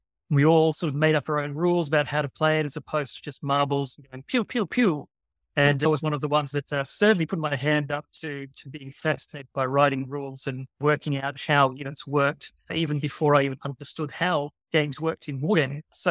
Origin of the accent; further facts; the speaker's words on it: Cairns, Queensland, Australia; Well, I was from Cairns. So Cairns is a very, very small town. It only had about 50,000 people back in the day.